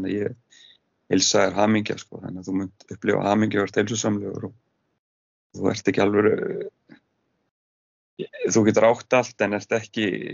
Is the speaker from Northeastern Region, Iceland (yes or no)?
no; Hafnarfjörður, Capital Region, Iceland; Ég er Hafnfirðingur